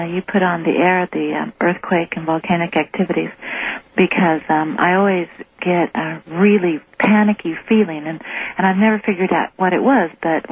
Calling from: Oklahoma, United States; Oh, I'm sorry. … from Oklahoma.

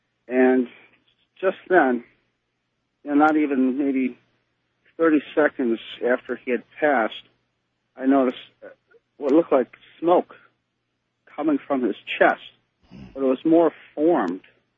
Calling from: West Dundee, Illinois, United States; I'm calling from West Dundee, Illinois.

